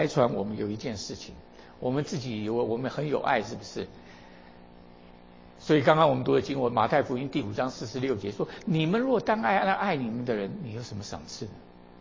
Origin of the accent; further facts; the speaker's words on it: China; 这跟我们中国人讲的爱完全不一样